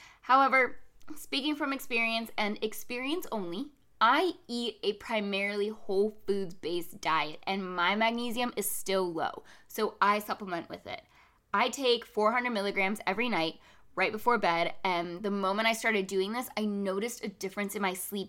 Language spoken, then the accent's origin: English; Florida, United States; now in North Carolina, United States; I grew up in South Florida where I was consistently exposed to strong sunlight and then moved up north. And even though North Carolina is considered the South